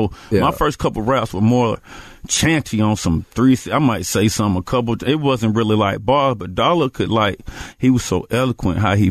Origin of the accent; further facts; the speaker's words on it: Atlanta, Georgia, United States; And this time, I'm from Atlanta, so...